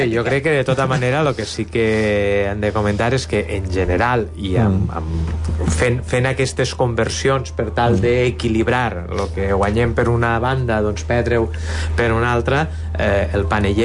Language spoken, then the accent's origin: Catalan; Xixona, Valencian Community, Spain; jo com a bon xixonenc que sóc